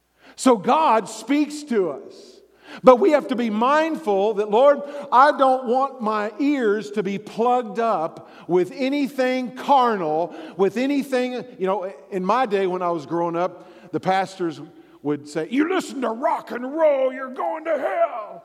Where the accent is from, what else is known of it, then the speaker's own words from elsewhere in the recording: Texas, United States; I grew up in Texas, so I grew up on country music.